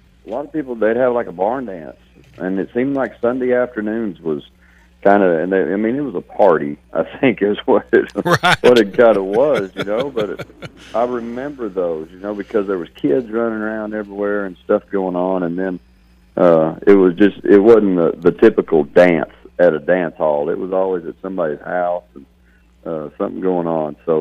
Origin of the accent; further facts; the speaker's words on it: Pecos, Texas, United States; and I was born in San Angelo. I think they lived out in Ozona maybe when I was born, but it wasn't long after that they were in Pecos. And so I grew up out there around Pecos and Toya, west Texas, you know.